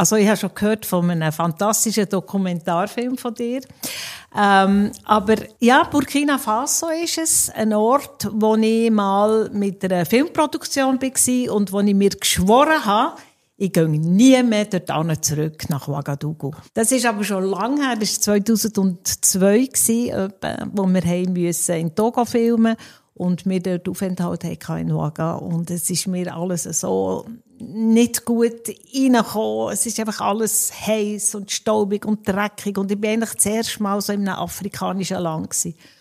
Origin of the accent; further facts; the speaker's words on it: Bern, Switzerland; born there; Ich bin in Bern geboren, vor 70 Jahren, habe lange in Bern gelebt